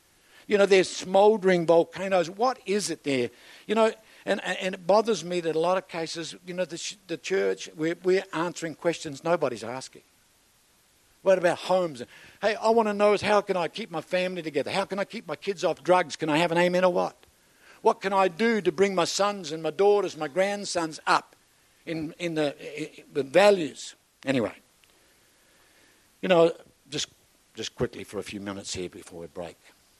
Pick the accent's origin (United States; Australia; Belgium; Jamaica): Australia; Darwin, Northern Territory; Hey, I'm from Darwin. It may not mean much to you, but I know what it is to feel threatened. We moved to Darwin in the 1960s